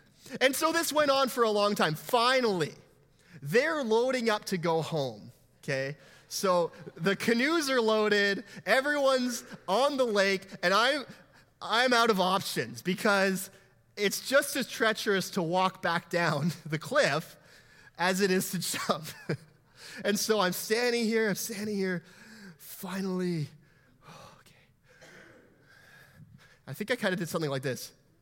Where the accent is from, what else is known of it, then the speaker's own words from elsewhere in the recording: Langley, British Columbia, Canada; I grew up in Langley. There's no cliffs. There's no lakes. There's a man-made lake. It's disgusting. So we don't swim in it.